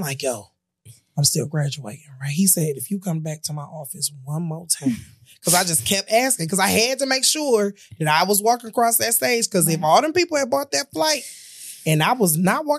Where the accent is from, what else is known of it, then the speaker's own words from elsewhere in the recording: Detroit, Michigan, United States; I'm from Detroit.